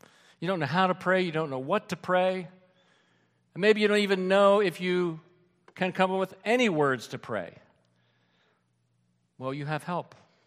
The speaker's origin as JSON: {"language": "English", "town": "Lancaster County", "region": "Pennsylvania", "country": "United States", "said": "I'm from Lancaster County. I didn't know what to wear."}